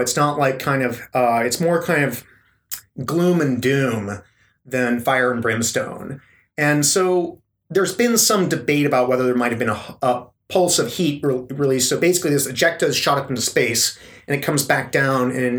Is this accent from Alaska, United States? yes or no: yes; Alaska, United States; I grew up in Alaska, right on the coast